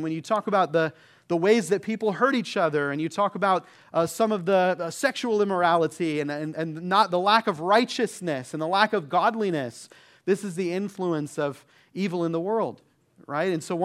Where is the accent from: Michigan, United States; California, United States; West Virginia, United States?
Michigan, United States; born there; I could tell all of you that I was born in Michigan and that I root for the Michigan Wolverines.